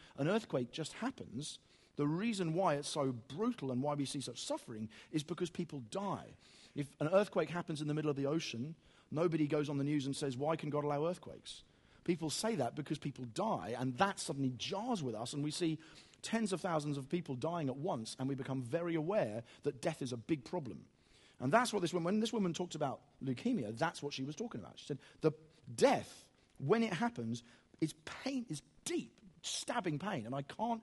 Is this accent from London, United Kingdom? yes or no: no; Eastbourne, South East England, United Kingdom; I'm from Eastbourne. We have rolling hills and nothing but cricket matches from as far as the eye can see.